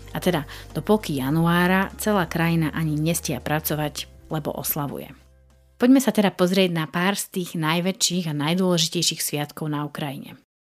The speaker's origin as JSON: {"language": "Slovak", "region": "eastern Slovakia", "country": "Slovakia", "said": "sú často súčasťou Vianoc aj u nás na východe."}